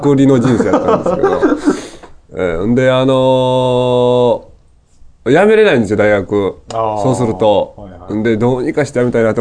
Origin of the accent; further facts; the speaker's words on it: Morinomiya, Osaka, Japan; 私生まれの育ちは森の宮なんですけど、大阪城の脇の方なんですけど、